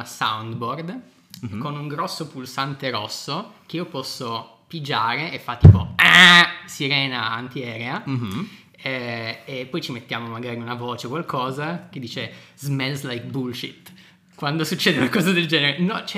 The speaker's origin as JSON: {"language": "Italian", "region": "Piedmont", "country": "Italy", "said": "Il problema è che noi siamo piemontesi"}